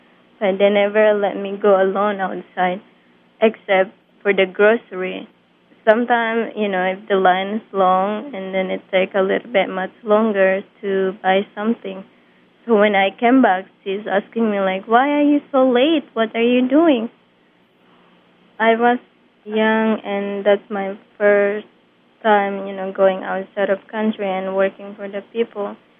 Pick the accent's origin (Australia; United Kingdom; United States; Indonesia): Indonesia; English is a second language; I came from Indonesia. … I went to employment agency like to export domestic worker to work outside of country.